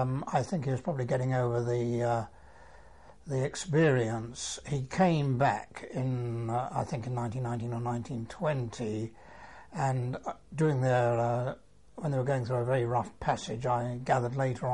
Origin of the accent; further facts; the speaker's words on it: London, United Kingdom; born there; I was born in Peckham, London, in 1918.